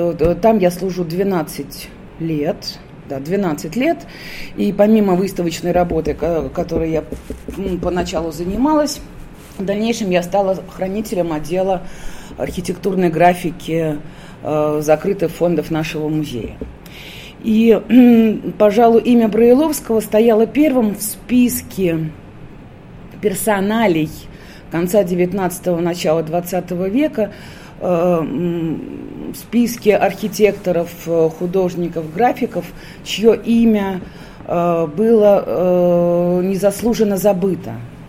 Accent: Saint Petersburg, Russia; Я из Петербурга

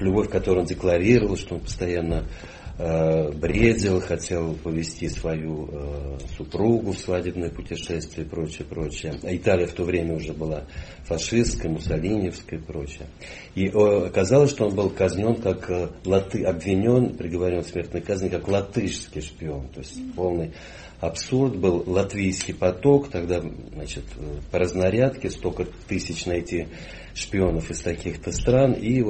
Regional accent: Saint Petersburg, Russia; добавок я сам из Ленинграда, и поэтому эта история такая, она больше ленинградская.

